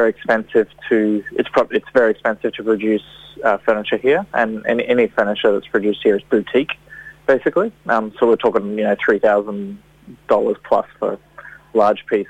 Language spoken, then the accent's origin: English; Australia; moved away; So basically, I'm from Australia and I came over here to work